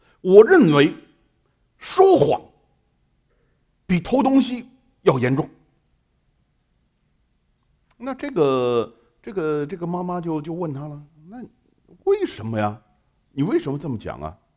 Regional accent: China; 所以我们中国人成语里边还有很多讲假的

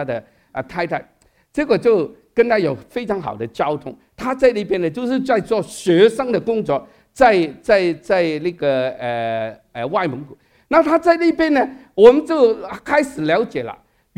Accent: Hong Kong; Chinese is a second language; 这个我们香港人叫红报纸。

